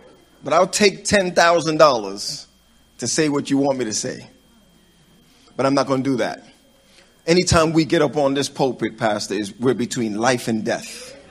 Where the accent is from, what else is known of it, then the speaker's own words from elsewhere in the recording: Brooklyn, New York, United States; Oh, I'm from Brooklyn, New York. The two people that bore me come from Jamaica. One from Mandeville, one from St. James area.